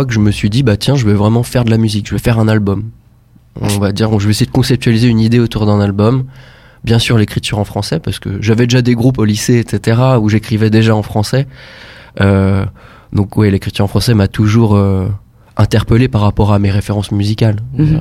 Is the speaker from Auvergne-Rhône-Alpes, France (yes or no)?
yes; Auvergne-Rhône-Alpes, France; now in Reims, France; Moi je viens pas de cette région là, je viens de Haute-Savoie. Je suis arrivé à Reims par le biais des Beaux-Arts en fait.